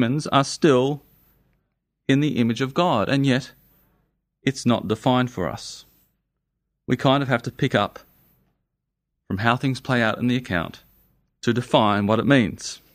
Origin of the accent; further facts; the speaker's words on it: Indonesia; I grew up in Indonesia and they did the same with photos.